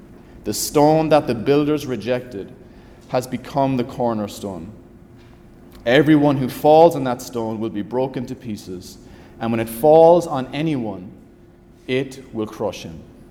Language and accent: English; Cork, Munster, Ireland; accent: Cork; I felt like as I was traveling on the plane back, my Cork accent was just getting thicker, so it's wonderful to be here.